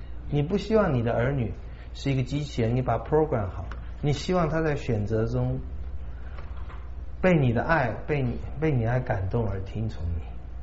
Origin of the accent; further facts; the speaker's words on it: China; 你会疯，起码我们中国人会疯的。